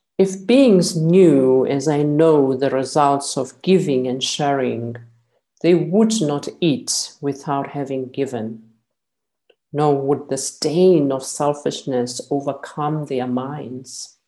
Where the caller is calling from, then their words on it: South Africa; I'm joining you from South Africa.